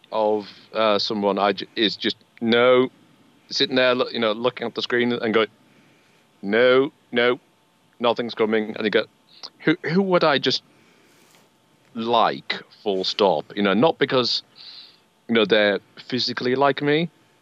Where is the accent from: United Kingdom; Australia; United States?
United Kingdom; England; I swear I'm English.